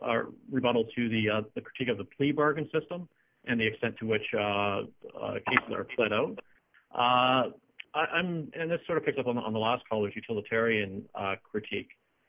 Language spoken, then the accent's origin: English; Canada; now in United States; from Pace Law School. And as a Canadian studying law here in the States